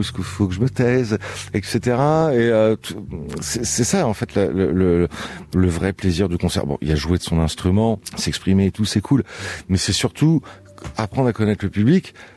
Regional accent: France; en tant que Français

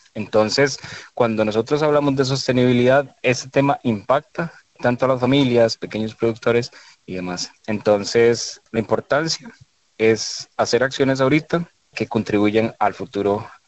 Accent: Costa Rica; para nosotros como costarricenses y en todo el sector agrícola

